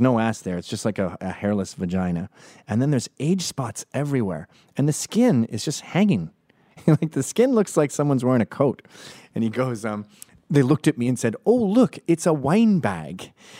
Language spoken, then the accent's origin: English; Canada; I grew up in Canada.